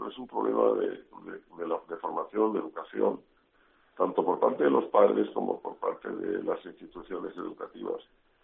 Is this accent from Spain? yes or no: yes; Spain; yo realmente soy un español con una madre alemana y con un padre que era descendiente de alemanes, o sea que por lo tanto yo pues estoy entre las dos culturas